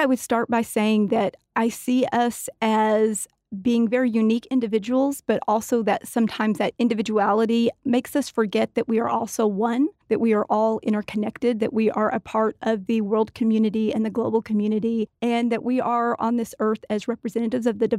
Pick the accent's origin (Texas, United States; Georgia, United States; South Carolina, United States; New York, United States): Texas, United States; Lubbock; I grew up in Lubbock, attended an elementary school here, graduated from Monterey, then went on to be a Red Raider and graduated from Texas Tech.